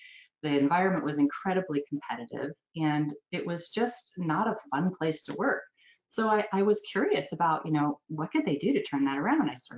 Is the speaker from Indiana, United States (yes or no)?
no; Phoenix, Arizona, United States; after growing up in Phoenix, Arizona my whole life, I wanted to go to LA.